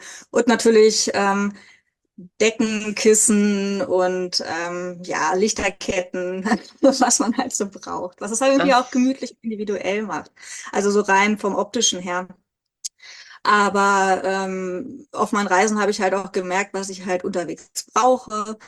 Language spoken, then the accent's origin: German; Hannover, Lower Saxony, Germany; Ich bin 43 Jahre alt. Ich komme aus Hannover, obwohl ich inzwischen eigentlich mehr in meinem Bulli unterwegs bin und in meinem Bulli zu Hause bin, als in meiner Wohnung in Hannover.